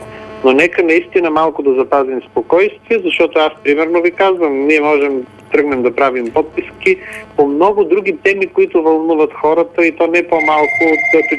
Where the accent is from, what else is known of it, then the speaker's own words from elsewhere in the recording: Vidin, Vidin Province, Bulgaria; Аз знам тези неща, просто защото съм от Видин и съм ги слушал от